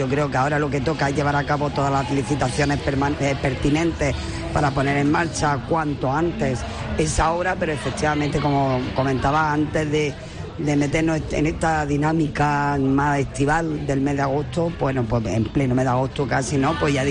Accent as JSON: {"language": "Spanish", "town": "Almería", "region": "Andalusia", "country": "Spain", "tie": "born or raised there", "said": "los que somos de Almería de toda la vida"}